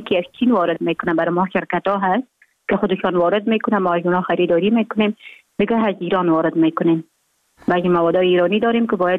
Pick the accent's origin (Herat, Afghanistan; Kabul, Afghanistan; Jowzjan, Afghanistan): Jowzjan, Afghanistan; also born or lived in Mazar-i-Sharif, Afghanistan; من در ولایت جوزجان به دنیا آمدم. 26 سال عمر دارم. مکتب خود در افغان ترک تا سنف 9 در جوزجان خواندم